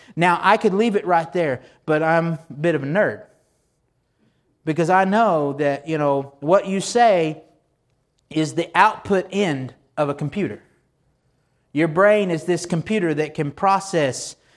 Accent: Texas, United States; I mean, I grew up in Texas. I learned to love Blue Bell ice cream, Sonics, and Whataburgers.

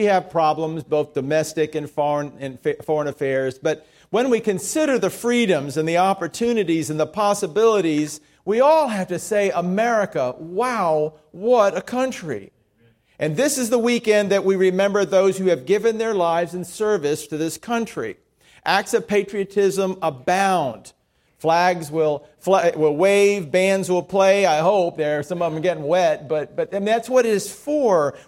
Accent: Miami, Florida, United States; also born or lived in Jacksonville; I grew up in Miami, which did not have a large military presence, but then I moved to Jacksonville in the junior high years

